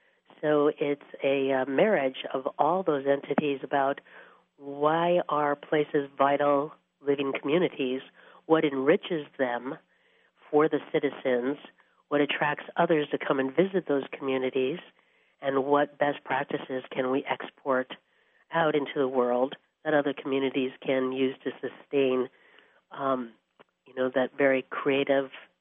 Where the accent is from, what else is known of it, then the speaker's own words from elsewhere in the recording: Midwest, United States; I must say that being a Midwesterner and going to D.C. and working in national politics, I was at first very disillusioned by what politics was